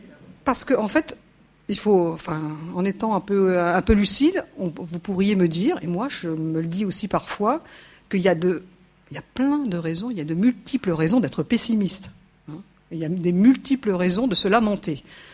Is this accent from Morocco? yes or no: no; Grand Est, France; Moi, je suis Lorraine. On me le demandait tout à l'heure. Voilà, donc je ne suis pas de la région, je ne suis pas parisienne non plus.